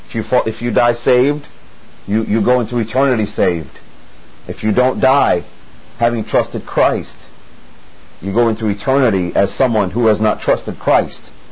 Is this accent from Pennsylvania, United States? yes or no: no; Maine, United States; I grew up in Northern Maine, and when I was 4 years old, my father died. I was sitting out front of our house in Maine and playing with some trucks